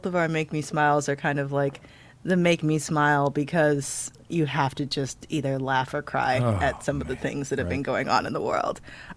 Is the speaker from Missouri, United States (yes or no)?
yes; St. Louis, Missouri, United States; My news fix is this story that came yes. out over the weekend about my hometown of St. Louis.